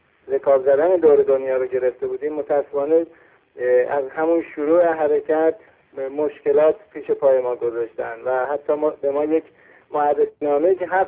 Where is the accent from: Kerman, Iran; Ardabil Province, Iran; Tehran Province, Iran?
Ardabil Province, Iran; Ardabil; چون من خودم بچه اردبیل هستم